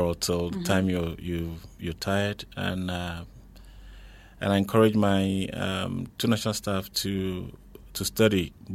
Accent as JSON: {"language": "English", "country": "Ghana", "tie": "born or raised there", "also_born_or_lived": "United Kingdom", "moved": "as an adult", "said": "I grew up in Ghana, mm-hmm. went to university in Ghana, lived in UK, did my master's in UK in information management and finance."}